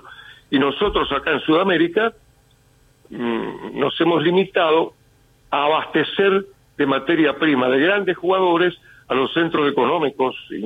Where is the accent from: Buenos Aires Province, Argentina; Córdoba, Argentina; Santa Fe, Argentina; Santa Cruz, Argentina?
Buenos Aires Province, Argentina; Bahía Blanca; born there; yo nací en un barrio, en Bahía Blanca, en Villa Mitre